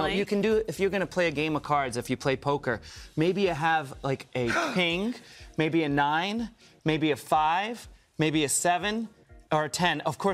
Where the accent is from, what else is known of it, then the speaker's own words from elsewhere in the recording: Rhode Island, United States; now in Las Vegas, United States; I never expected to have an opportunity like that growing up in Rhode Island, and then I kind of cut my teeth performing at colleges for years across the country. And then when the AGT thing happened, it was such an epiphany.